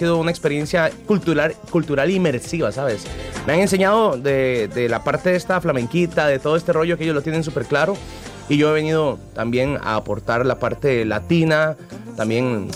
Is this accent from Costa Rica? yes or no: yes; Costa Rica; Yo soy de Costa Rica